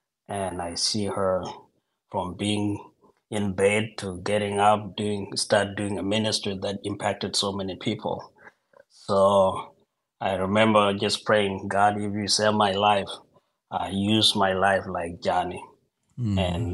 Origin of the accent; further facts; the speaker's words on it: South Sudan; born there; I was born in Sudan, in South Sudan.